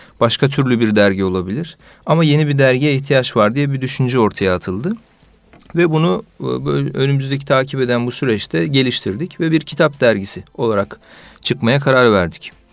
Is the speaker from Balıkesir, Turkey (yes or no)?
no; Konya, Turkey; now in Istanbul, Turkey; Konya'da doğdum, büyüdüm. Sakarya'da sosyoloji okudum. Sosyolojide yüksek lisansım devam ediyor Sakarya Üniversitesi'nde. Bir süredir de İstanbul'dayım.